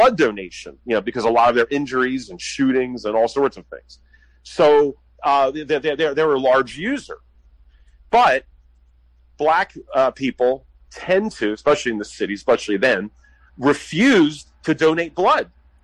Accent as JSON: {"language": "English", "town": "Philadelphia", "region": "Pennsylvania", "country": "United States", "said": "I mean, I come from Philly. I spend time in New York City."}